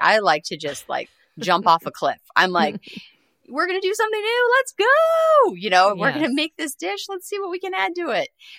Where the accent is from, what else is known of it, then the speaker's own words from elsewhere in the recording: California, United States; also born or lived in Arizona / Rhode Island; Well, first off, I was born in Arizona, raised in California most of my life.